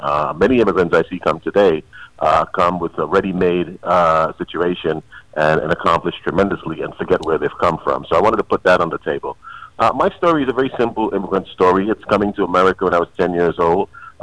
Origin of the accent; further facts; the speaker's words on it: Bronx, New York, United States; And again, I grew up in the Bronx, New York.